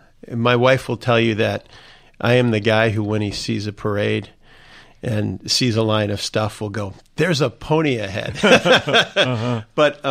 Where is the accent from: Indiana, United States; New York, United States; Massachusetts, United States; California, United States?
Indiana, United States; When we look at my home state of Indiana, you look at folks who know David more than almost anything